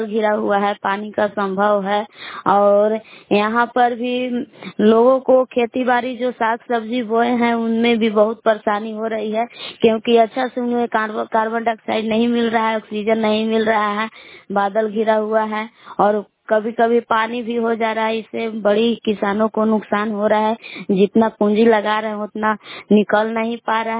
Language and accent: Hindi; Belav, Bihar, India; मैं बिलाव की निवासी हूँ।